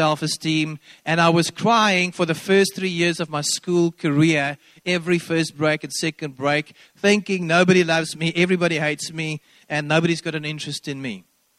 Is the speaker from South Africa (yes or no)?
yes; Randburg, Gauteng, South Africa; also born or lived in Bloemfontein; I was born in Bloemfontein, Afrikaans, Vrystater. Hallelujah. But only for 6 years. Then I moved to Randburg with my parents 2 days before grade one